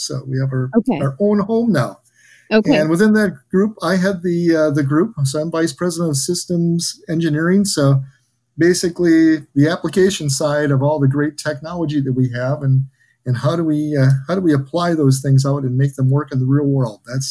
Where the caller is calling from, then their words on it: Green Bay, Wisconsin, United States; I am recording from my home office in Green Bay, Wisconsin.